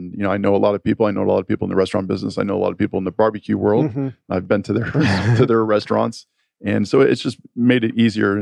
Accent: Connecticut, United States; moved away; You know, I come from Connecticut, so we don't really have good barbecue up there.

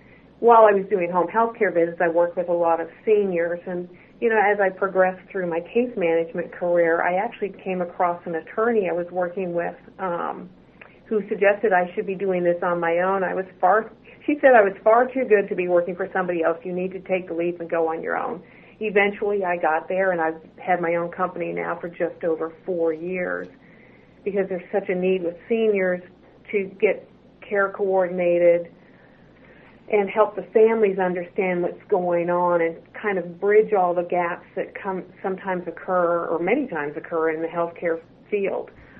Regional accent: Canada; moved away as an adult; now in United States; I was born and raised in Canada and schooled in Canada as well, which included nursing school. And then I transitioned to the States, took the leap from Canada down to New Orleans

